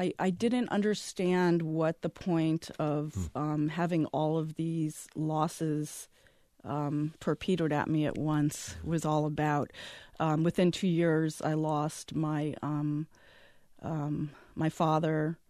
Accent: New Jersey, United States; Okay. So I grew up in New Jersey and I've always wanted to write a poem about Newark.

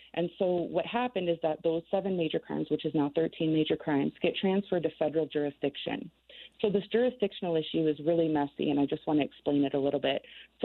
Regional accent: Sioux City, Iowa, United States; I was raised in Sioux City, Iowa. I lived there until I was 18 years old, where I traveled to Iowa City, Iowa. I lived there for 18 years, and then I moved home in 2012.

